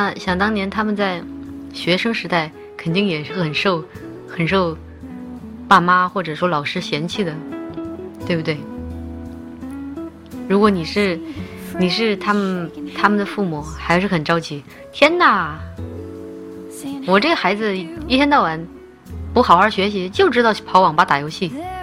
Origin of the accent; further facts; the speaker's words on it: Ukraine; Chinese is a second language; 我不是黑人，我是白人，欧洲人，从乌克兰那边。你们知道乌克兰的妹子吗？就是皮肤白白的，眼睛大大的，个子小小的，就是我这种。